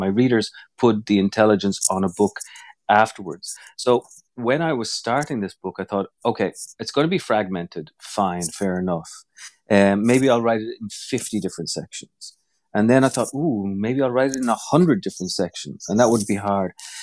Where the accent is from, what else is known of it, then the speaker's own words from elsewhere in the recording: Ireland; Look, I come from Ireland.